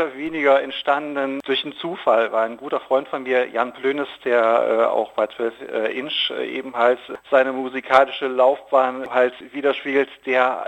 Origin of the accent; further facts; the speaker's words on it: Krefeld, North Rhine-Westphalia, Germany; das Lied spiegelt im Grunde genommen auch so ein bisschen meine Kindheit wieder hier in Krefeld.